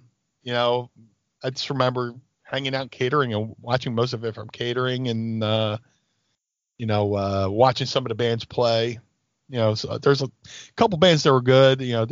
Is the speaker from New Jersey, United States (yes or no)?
yes; Atlantic City, New Jersey, United States; I grew up in Atlantic City, and I still might kick myself for not going to the Slammies.